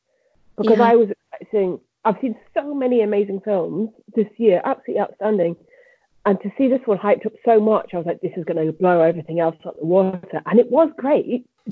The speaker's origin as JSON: {"language": "English", "country": "United Kingdom", "said": "being British, I did not grow up with the programme that was Mr. Rogers"}